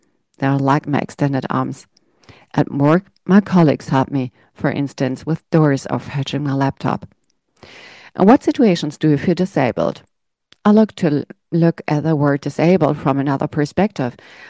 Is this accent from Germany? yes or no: yes; Germany; also born or lived in Peru; I was born in Peru, but they moved to Germany because the basic conditions for disabled people were better here.